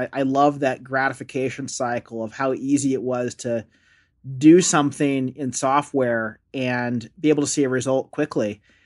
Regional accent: California, United States; And so a phrase that got drilled into me kind of growing up in tech, growing up in Silicon Valley, was minimum viable product.

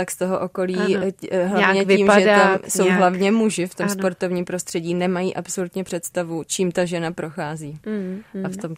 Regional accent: Opava, Moravian-Silesian Region, Czechia; now in Prague, Czechia; Takže v tomhle jako já si Prahu úplně užívám, protože sice jsem z Opavy, ale Praha mi přijde teď jako takový vlastně maloměsto

